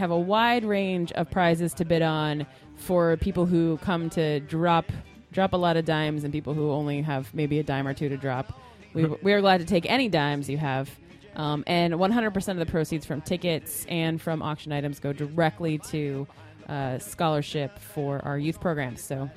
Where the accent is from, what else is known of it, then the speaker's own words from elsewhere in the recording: San Pedro, California, United States; now in Sacramento, United States; I grew up in the YMCA in my hometown, the San Pedro Peninsula YMCA. Did a lot of camping, did a lot of stuff down there. Love it. Love the Y programs. So when I moved to Sacramento, got involved up here.